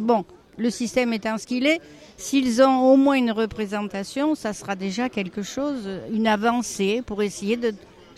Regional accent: Nice, Provence-Alpes-Côte d'Azur, France; Moi je suis niçoise et j'étais directrice d'école

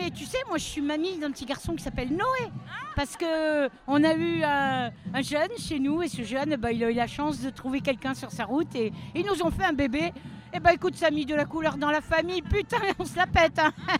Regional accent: Briançon, Provence-Alpes-Côte d'Azur, France; on vient de Briançon nous.

